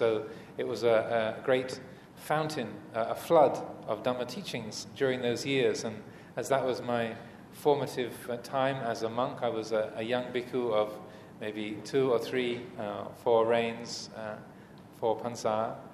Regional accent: United Kingdom; born there; also born or lived in Thailand; I was born in England physically, my life as a monk began here in Thailand, and particularly up in the northeast in Ubon province.

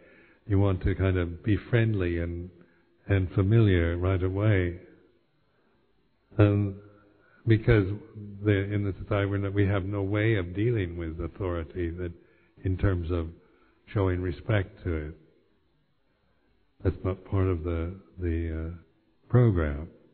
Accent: United States; And being an American, you're not very good at that.

